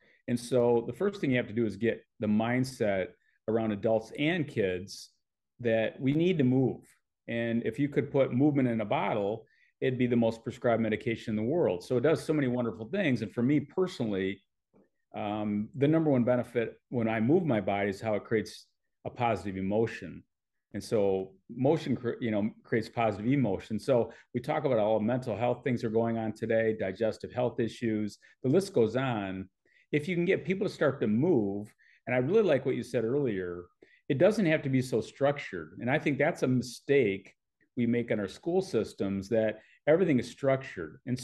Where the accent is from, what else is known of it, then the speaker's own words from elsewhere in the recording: Michigan, United States; growing up in Michigan, you know, we were doing one activity after another, and it was very rarely formal.